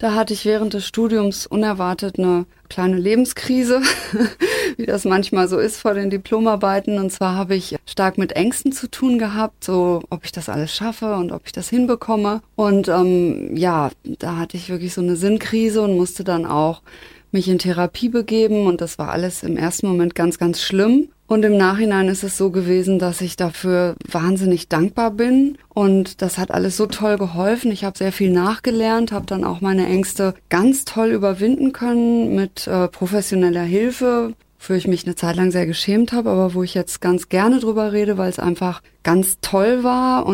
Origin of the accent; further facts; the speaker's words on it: Hofheim, Germany; bin 46 Jahre alt, ich komme aus Hofheim